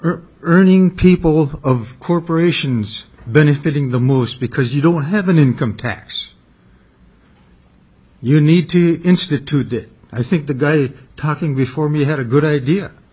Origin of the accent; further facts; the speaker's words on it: Unalakleet, Alaska, United States; born there; I was born in Unalakleet, Alaska in 1941. I have watched Alaska grow since statehood.